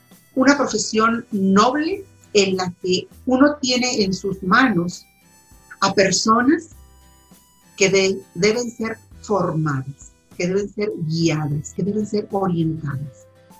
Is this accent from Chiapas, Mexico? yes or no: no; Pabellón de Arteaga, Aguascalientes, Mexico; also born or lived in San Luis Potosí; Nací aquí en Aguascalientes, pero en realidad vivíamos en San Luis Potosí. A la edad de 6 años ya nos venimos a vivir aquí a Aguascalientes. No precisamente a Aguascalientes, sino a Pabellón de Arteaga, Aguascalientes.